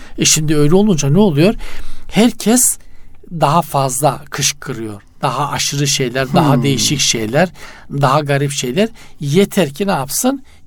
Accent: Black Sea Region, Turkey; Bizim Karadeniz'de hocam ilginç bir uygulama vardır özellikle şeylerde. Trabzon, Rize, Artvin taraflarında

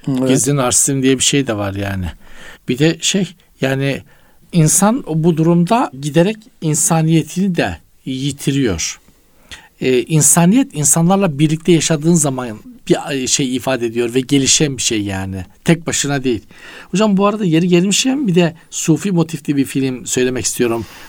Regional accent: Black Sea Region, Turkey; Bizim Karadeniz'de hocam bir de şey Çocuklar çok yapardık. Deniz dalgasını seyretmek yani.

